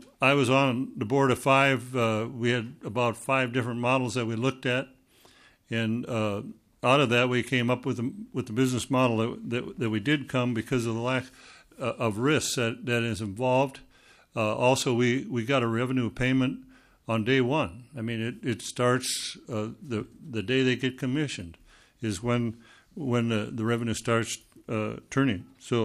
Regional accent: Minnesota, United States; I'm a farmer from Jackson County, past president of the Minnesota Corn Growers and also a board member.

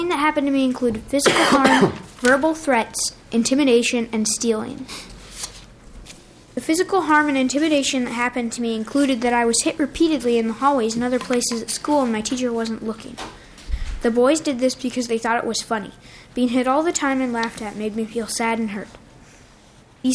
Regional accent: Forest Lake, Minnesota, United States; I'm from Forest Lake.

